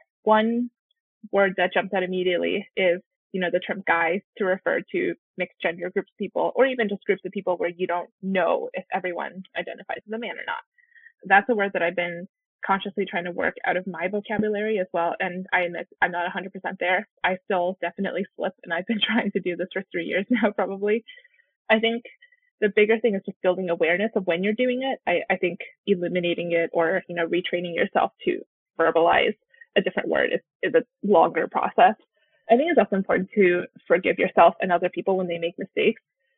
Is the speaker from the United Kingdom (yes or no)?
no; United States; born there; So I am East Asian by, I guess, ethnicity and by birth, but I was born in America.